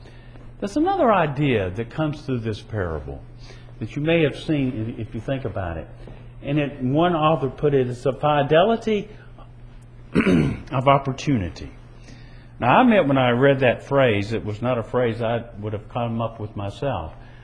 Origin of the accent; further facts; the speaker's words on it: South Carolina, United States; You think about Florida, even I grew up in South Carolina. It was even hot up there in the summertime.